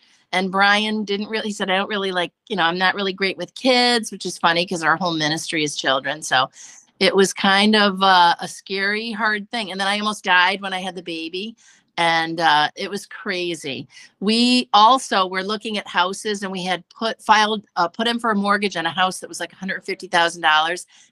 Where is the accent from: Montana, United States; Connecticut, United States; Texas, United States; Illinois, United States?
Connecticut, United States; Hartford; So we moved in with my family in Hartford. I'm from Hartford.